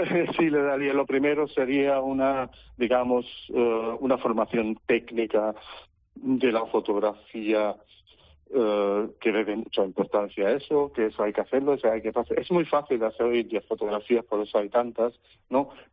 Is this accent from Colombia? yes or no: no; Germany; now in Spain; yo soy nacido en Alemania y he vivido casi toda mi vida en Alemania hace digamos, 3 años que me he afincado aquí en las cercanías de Huelva, pero siempre he estado en contacto, por ser mi padre emigrante español de primera hora, mi madre es alemana